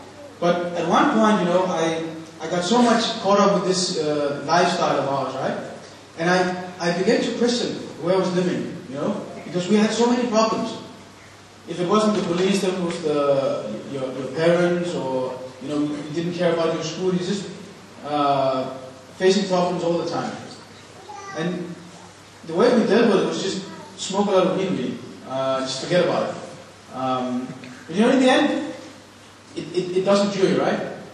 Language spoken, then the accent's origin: English; Copenhagen, Capital Region of Denmark, Denmark; I came to Islam roughly 8 years ago. I grew up in Denmark, in Copenhagen, the capital of Denmark. And you know, like most other Danish people, I grew up knowing Muslims